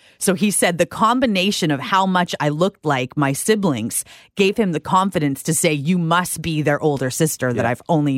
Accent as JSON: {"language": "English", "town": "Prince Rupert", "region": "British Columbia", "country": "Canada", "said": "And I said, oh, yeah, I am. I am, actually. I'm from Prince Rupert."}